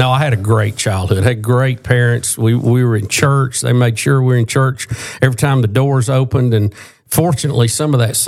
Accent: Jacksonville, Alabama, United States; I went to high school. I grew up in Jacksonville.

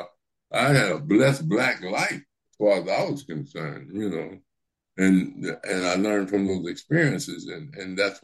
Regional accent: Compton, California, United States; that's the way we grew up in Watson, Compton, a hardball city.

